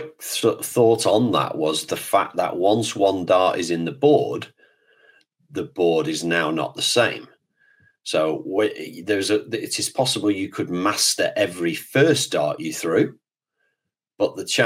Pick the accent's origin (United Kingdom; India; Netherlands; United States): United Kingdom; England; look, we're English.